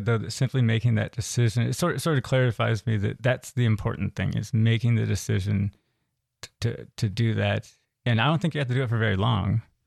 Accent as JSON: {"language": "English", "town": "Seattle", "region": "Washington", "country": "United States", "tie": "born or raised there", "said": "So for the viewers that don't know, I grew up in the Seattle area"}